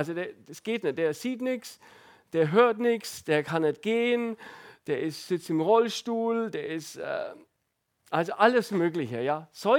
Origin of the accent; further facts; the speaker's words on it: Ansbach, Bavaria, Germany; Also bei mir, wo ich herkomme, das war schon so ein Sprichwort, also wenn jemand nach Ansbach links muss, dann wusste jeder, oh, Ansbach links.